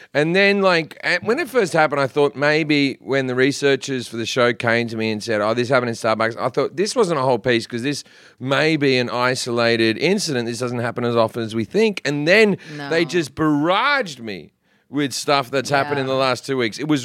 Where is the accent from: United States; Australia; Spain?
Australia; I'm from Australia